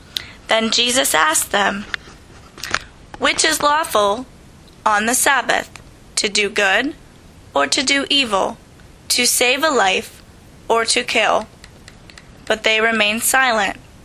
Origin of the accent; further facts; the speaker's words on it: Oil City, Pennsylvania, United States; I am in my second year of studies here at Pittsburgh Theological Seminary, and I am originally from Oil City, Pennsylvania.